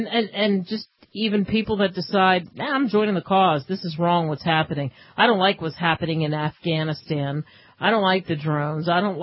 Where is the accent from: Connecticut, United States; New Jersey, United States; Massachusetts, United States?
New Jersey, United States; and I grew up in Jersey. I mean, could there be a more liberal state that was anti-gun?